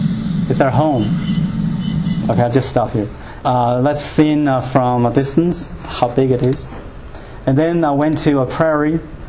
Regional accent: United States; Because there, as an American, I can go up by myself, not with the team.

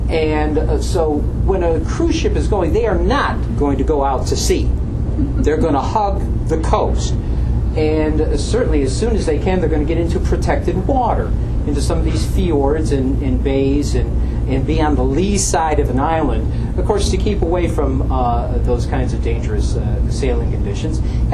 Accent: New York, United States; I'm personally from Western New York. New York State has the Iroquois Nations.

